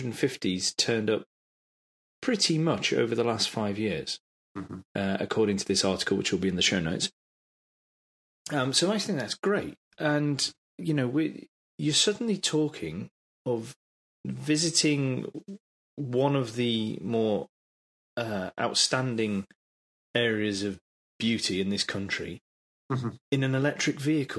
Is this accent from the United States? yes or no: no; England, United Kingdom; Well, I will, because I'm clearly English.